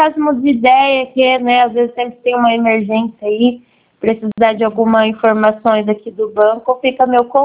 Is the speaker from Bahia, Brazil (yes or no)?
no; Bauru, São Paulo, Brazil; sou também daqui de Bauru também.